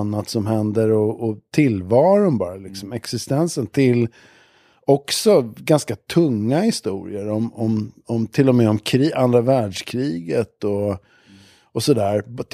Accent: Stockholm, Stockholm County, Sweden; Jag föddes i Abrahamsberg som ligger i Bromma, mellan Stora Mossen och Brommaplan, i en liten tvåa på Plåtslagarvägen nära tunnelbanan.

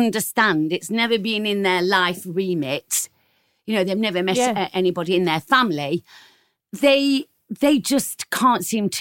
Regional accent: Nottingham, East Midlands, United Kingdom; grew up in Nottingham. And I knew that I was never going to really fit in there.

